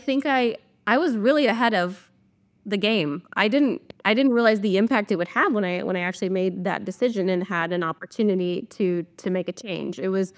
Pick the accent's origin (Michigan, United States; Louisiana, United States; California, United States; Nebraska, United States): Nebraska, United States; moved away as an adult; also born or lived in Iowa; now in Chicago, United States; It actually moved me to Iowa. I'm from Nebraska, moved me to Iowa. And then from Iowa, moved me here in Chicago